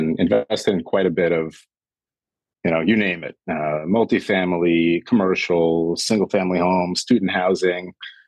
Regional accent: New York, United States; I mean, I'm from New York.

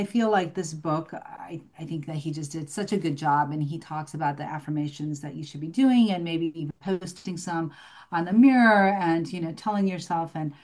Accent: Michigan, United States; Well, you so I grew up in Michigan, so I'm from Michigan.

